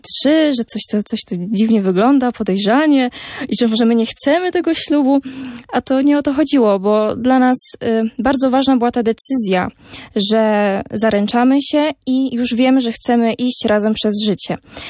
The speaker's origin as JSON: {"language": "Polish", "region": "Lesser Poland", "country": "Poland", "said": "a kiedy dowiedział się, skąd pochodzę, że jest to Małopolska"}